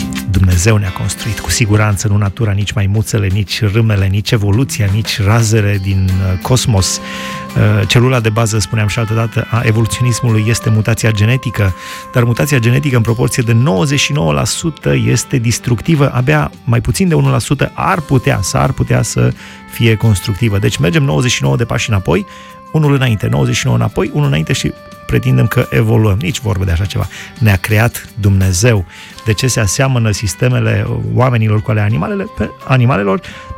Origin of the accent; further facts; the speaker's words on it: Alba Iulia, Alba County, Romania; eram în Alba Iulia, am crescut în Alba Iulia